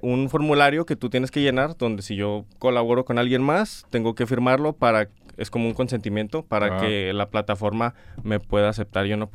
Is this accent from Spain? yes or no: no; Escobedo, Nuevo León, Mexico; also born or lived in Monterrey; Crecí casi toda mi vida en Escobedo.